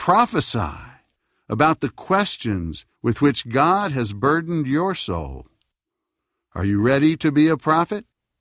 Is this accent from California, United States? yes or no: no; Philadelphia, Pennsylvania, United States; Let me tell you about Broad Street Ministries in my hometown of Philadelphia.